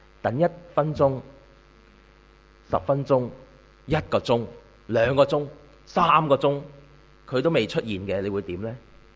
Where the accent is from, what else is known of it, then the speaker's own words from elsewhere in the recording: China; 我哋中國人